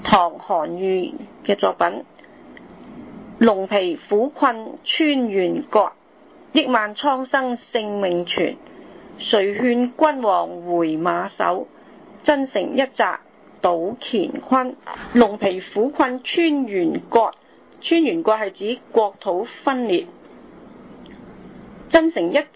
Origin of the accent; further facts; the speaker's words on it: Hong Kong; 因此将这首诗送给我们香港人。我们应该站在哪一边呢？